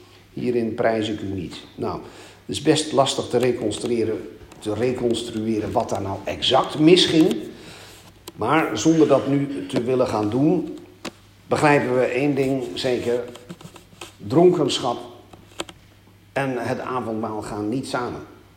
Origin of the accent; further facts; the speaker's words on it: Amsterdam, North Holland, Netherlands; Ik weet wel dat ik vroeger in het lokaal in Amsterdam, waar ik opgroeide